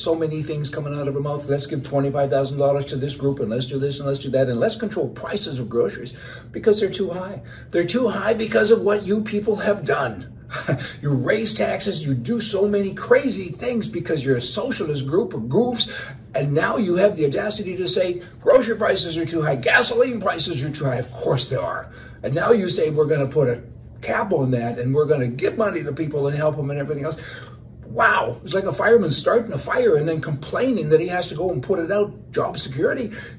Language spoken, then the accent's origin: English; Canada; also born or lived in United States; I'm in Canada a lot because, you know, I'm Canadian. I'm both, actually. But I'm in Canada right now as we speak